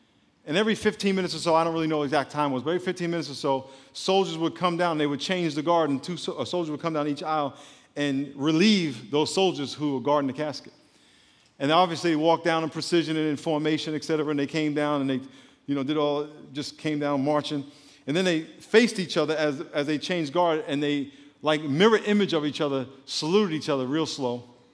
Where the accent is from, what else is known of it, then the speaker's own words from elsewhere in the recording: New York, United States; It's old, broken down city. I'm from New York, so I can say that.